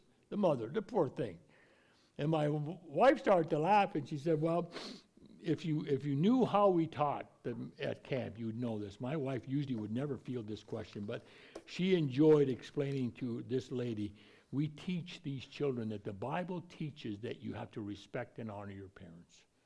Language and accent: English; Scotland, United Kingdom; I won't say this right because I'm not a Greek. I'm a Scotsman.